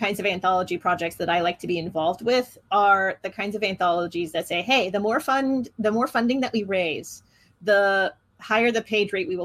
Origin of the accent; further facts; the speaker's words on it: Ohio, United States; Look, I grew up in Southeast Ohio where there was literally nothing to do other than like a tailgate and out in the holler.